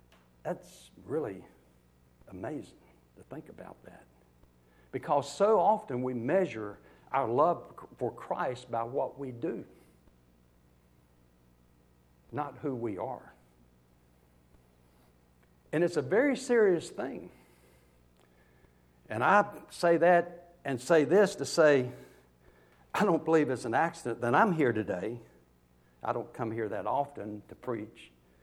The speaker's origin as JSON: {"language": "English", "town": "Fuquay-Varina", "region": "North Carolina", "country": "United States", "tie": "born or raised there", "said": "I grew up here in Fuquay"}